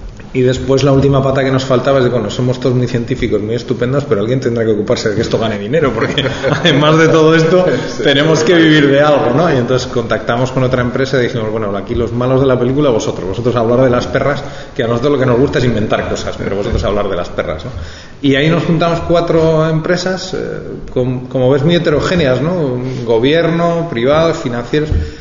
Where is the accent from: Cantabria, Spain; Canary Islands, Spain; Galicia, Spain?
Cantabria, Spain; gran parte de nosotros somos de la Universidad de Cantabria, hemos nacido aquí, nos hemos criado aquí